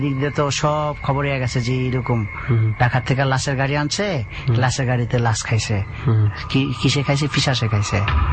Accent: Chandpur, Chittagong Division, Bangladesh; যেহেতু আমার বাড়ি চাঁদপুরে, চাঁদপুর জেলা, আমরা মাঝে মধ্যে চাঁদপুরে যাই।

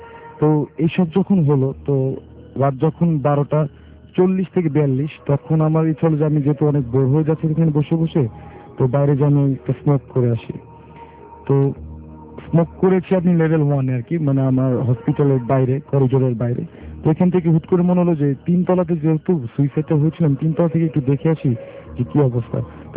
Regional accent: Sirajganj, Rajshahi Division, Bangladesh; আমি যেহেতু ঢাকায় থাকতাম, আমার এই ঘটনাটি ঘটেছিল আমার দেশের বাড়ি সিরাজগঞ্জ আর কি।

